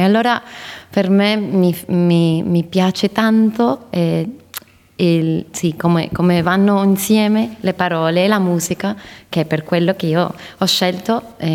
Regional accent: Sydney, New South Wales, Australia; per me, io sono cresciuta qui a Sydney cantando nel coro

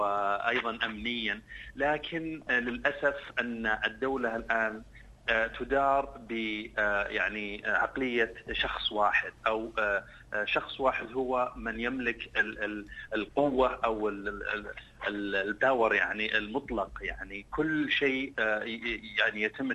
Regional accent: Saudi Arabia; وانا كشخص سعودي الاصل يعني اعرف انه مثلا هناك قديما كان في شيء اسمه ديوان المراقبه العامه

